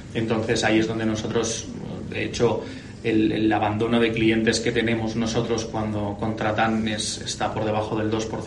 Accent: Valencian Community, Spain; Yo soy valenciano.

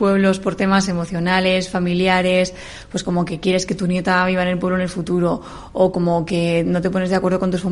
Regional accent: Torralba de los Sisones, Aragon, Spain; de Torralba de los Isones.

